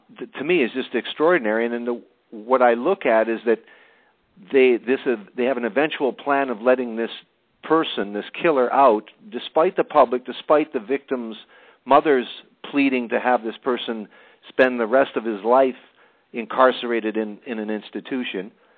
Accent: Canada; I'm Canadian too

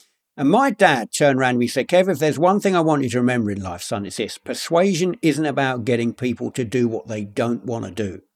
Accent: London, United Kingdom; born or raised there

